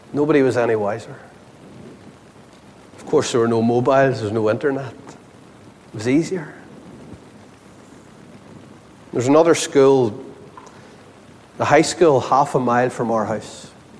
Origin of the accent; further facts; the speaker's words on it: Ireland; But I hated being picked on for being different. I hated being the Irish boy.